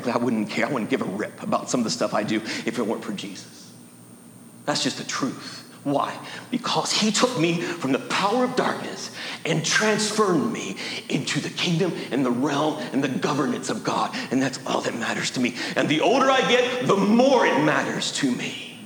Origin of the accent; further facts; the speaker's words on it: United States; America is my home. I I am culturally an American. I know this better than most of you because I've lived in other world areas.